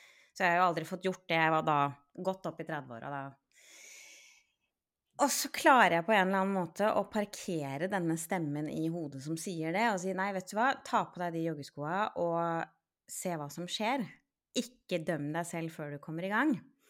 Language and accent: Norwegian; Hvasser, Vestfold, Norway; now in Tjøme, Norway; jeg er jo egentlig fra Hvasser, men nå bor jeg på Tjøme.